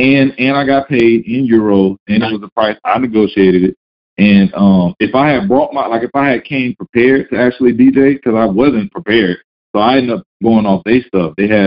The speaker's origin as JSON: {"language": "English", "country": "United States", "said": "he knew he could tell I was from America and all that."}